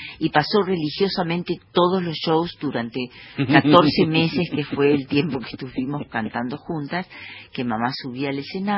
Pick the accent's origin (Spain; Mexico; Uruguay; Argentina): Argentina; lo digo como argentina